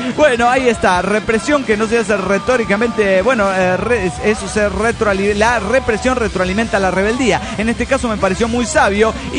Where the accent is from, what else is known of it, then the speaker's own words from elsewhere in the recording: La Plata, Buenos Aires Province, Argentina; de La Plata, Argentina.